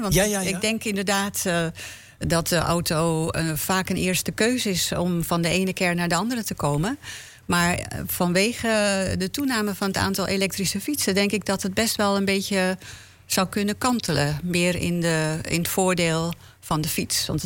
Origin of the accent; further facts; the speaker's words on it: Almere, Flevoland, Netherlands; We komen uit Almere, dat is een beetje te ver fietsen.